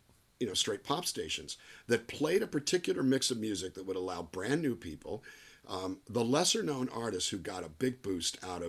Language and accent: English; Calexico, California, United States; I was raised on the Mexican border in Calexico, California. I'm Latino. All four of my grandparents were born in Mexico.